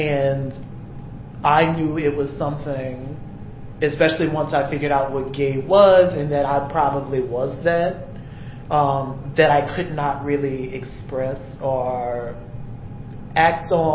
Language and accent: English; Morgan City, Louisiana, United States; I'm from Morgan City, Louisiana, which is about an hour and some change away.